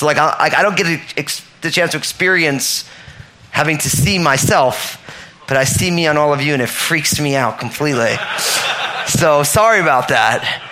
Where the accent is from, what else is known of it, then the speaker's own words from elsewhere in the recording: New Jersey, United States; Because I'm all Italian from New Jersey. So I'm not from Jamaica.